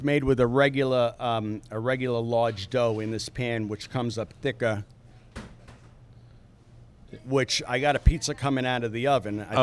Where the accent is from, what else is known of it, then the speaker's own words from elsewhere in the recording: New York, United States; now in Connecticut, United States; People ask me, you're from New York, right? Yeah, I'm from New York, but...